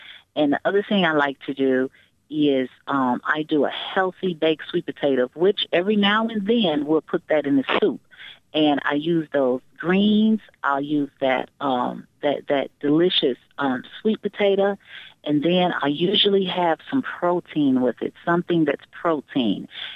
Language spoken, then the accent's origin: English; the South, United States; I come from the South, people put meat in everything